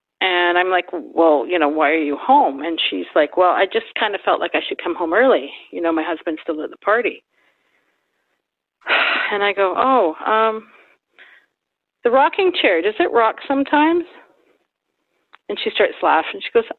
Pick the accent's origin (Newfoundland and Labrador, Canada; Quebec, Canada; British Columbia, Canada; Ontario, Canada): British Columbia, Canada; Vancouver; Like, I am a city kid. We lived out there in the country for like 2 years. Mm-hmm. Like, I grew up in Vancouver, total city kid.